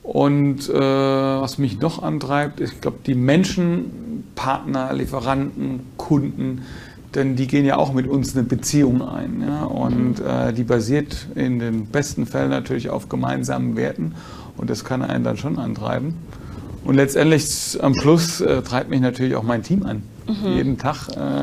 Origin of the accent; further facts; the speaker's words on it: Neckarhausen, Baden-Württemberg, Germany; also born or lived in Mannheim; Klassisch, ich bin geboren in Monnem, wie man mal sagt. Aufgewachsen in Heidelberg, beziehungsweise ehrlicherweise muss ich sagen, dazwischen. In dem Ort Neckarhausen, der nämlich genau zwischen Mannheim und Heidelberg liegt.